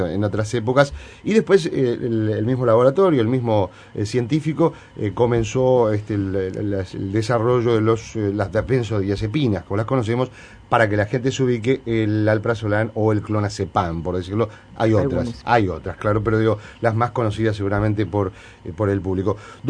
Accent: Uruguay; Somos muchos los uruguayos que consumimos algunas de estas drogas

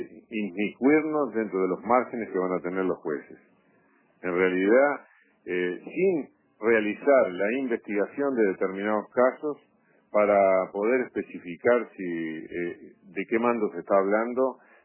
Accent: Uruguay

